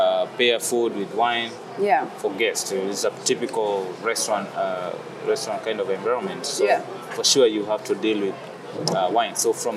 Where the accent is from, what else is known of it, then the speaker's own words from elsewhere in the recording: Kenya; English is a second language; moved away as an adult; now in Dubai, United Arab Emirates; Because I moved from Kenya 2015.